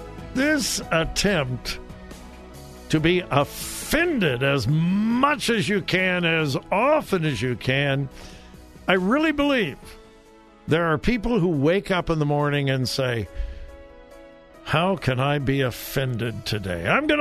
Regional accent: California, United States; I grew up in Southern California.

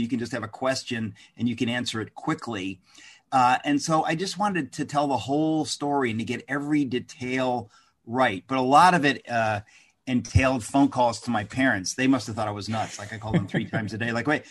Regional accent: Queens, New York, United States; I was I was born in Queens. We moved to Jackson Heights, which is another part of Queens.

